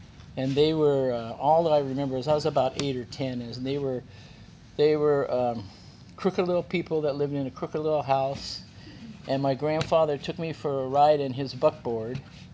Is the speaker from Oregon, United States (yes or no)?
yes; Klamath Falls, Oregon, United States; I grew up in Southern Oregon in a logging town. Klamath Falls, Oregon was owned by Weyerhaeuser. In the 50s, I was born in 47. We lived in the mill community.